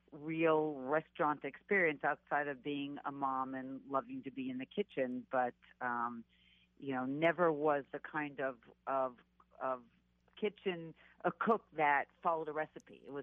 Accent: Arizona, United States; So we grew up in Arizona. We ate a lot of Mexican food

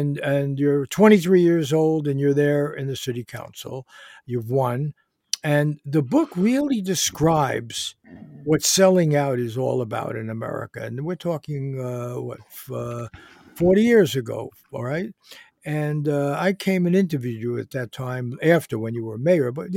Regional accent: Bronx, New York, United States; I grew up in the Bronx and my parents were garment workers and so forth.

